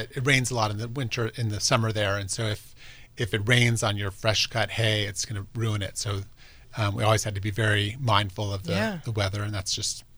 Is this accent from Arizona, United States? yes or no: no; Virginia, United States; Well, I grew up in Virginia on a farm, and that definitely had a big influence on my interest in farming and agriculture in general.